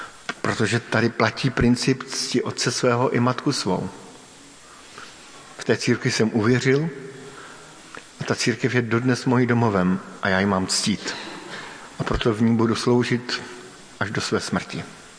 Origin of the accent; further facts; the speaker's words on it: Brno, South Moravian Region, Czechia; Sám jsem vyrůstal v Brně